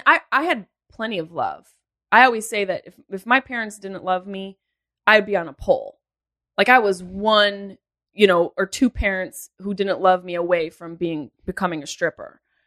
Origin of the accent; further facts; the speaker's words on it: Syracuse, New York, United States; Upstate New York, Syracuse.